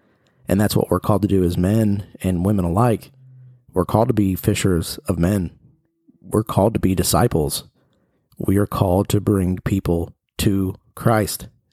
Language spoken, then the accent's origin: English; Crown Point, Indiana, United States; I grew up in Northwest Indiana. I was actually from Crown Point, Indiana, Cedar Lake area.